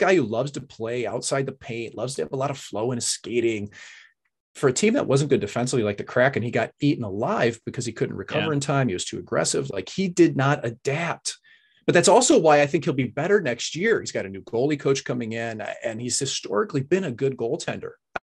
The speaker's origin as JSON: {"language": "English", "town": "St. Louis", "region": "Missouri", "country": "United States", "said": "Like, I was from St. Louis. No one had ever made the NHL from here."}